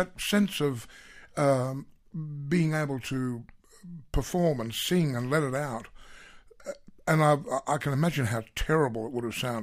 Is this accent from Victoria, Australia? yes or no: no; Sydney, New South Wales, Australia; I was just your typical kid, and footy and cricket and surfed, and I grew up on Sydney's northern beaches